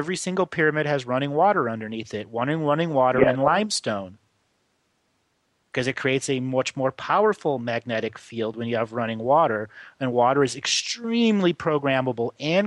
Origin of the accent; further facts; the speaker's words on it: Ohio, United States; I grew up in Northeast Ohio, and I lived next to the Cuyahoga, the Chagrin River, all of the Geauga counties.